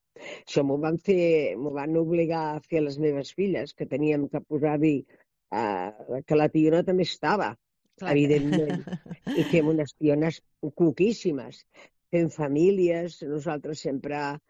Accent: Badalona, Catalonia, Spain; also born or lived in Tarragona; abans de vindre aquí a Badalona. Val? Jo vaig néixer a Tarragona, al carrer La Nau de Tarragona

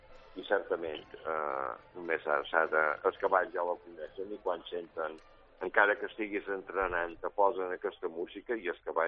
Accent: Ciutadella, Balearic Islands, Spain; els qui som nascuts aquí a Ciutadella posa una alegria immensa

